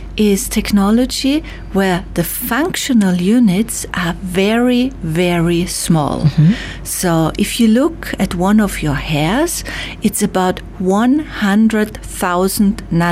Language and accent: English; Austria; now in Tropics; We come from Austria in Europe, where you have four seasons, you know, which is very far up north.